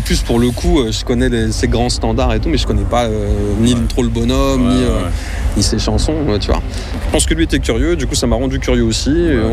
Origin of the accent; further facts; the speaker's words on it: Nouvelle-Aquitaine, France; moi j'ai passé mon enfance dans les Landes, à côté de Mont-de-Marsan et tout. Et même à Mimizan, je me rappelle.